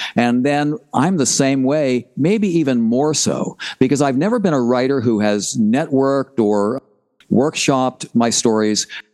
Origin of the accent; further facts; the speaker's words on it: Philadelphia, Pennsylvania, United States; because we were this big family growing up in Philadelphia, small house.